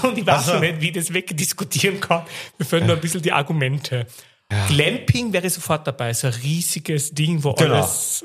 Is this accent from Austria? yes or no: yes; Upper Austria, Austria; accent: Upper Austrian dialect; also born or lived in Salzburg / Graz; Aber du bist der Erste, der wirklich sagt, ich habe einen full an oberösterreichischen Dialekt.